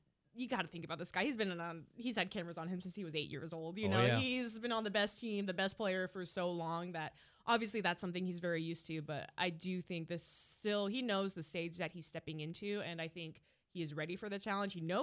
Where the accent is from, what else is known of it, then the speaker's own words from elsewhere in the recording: Idaho, United States; I'm from Idaho, so I grew up a 49ers fan. My family's originally from San Francisco.